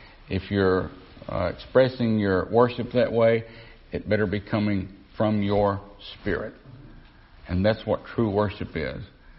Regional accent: the South, United States; I'm from the South now. Any other Southerners here?

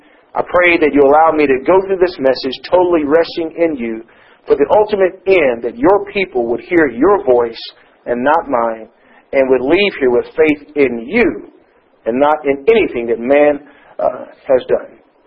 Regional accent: Canada; And as a Canadian citizen, we depend upon the Charter of Rights.

